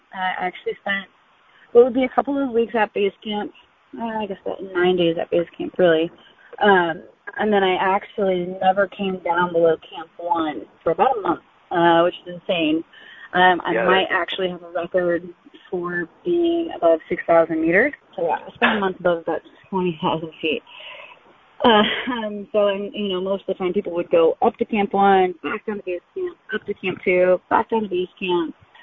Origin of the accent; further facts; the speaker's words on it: Florida, United States; So I'm originally from Florida. Obviously, know nothing about altitude, winter or snow.